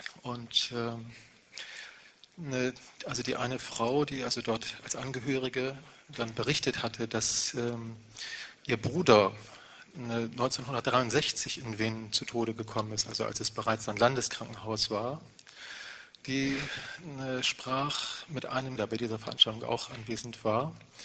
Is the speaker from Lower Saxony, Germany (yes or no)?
yes; Oldenburg, Lower Saxony, Germany; Ja, ich komme aus Oldenburg.